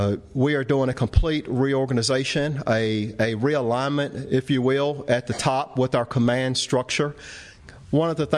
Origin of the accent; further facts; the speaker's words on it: Lynchburg, Virginia, United States; But I'm originally from Lynchburg, not too far away